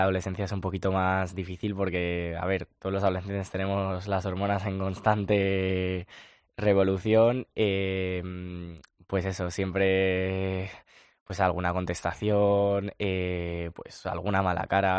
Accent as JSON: {"language": "Spanish", "town": "Aranjuez", "region": "Community of Madrid", "country": "Spain", "tie": "born or raised there", "said": "sí recuerdo que fue en mi pueblo, en Aranjuez"}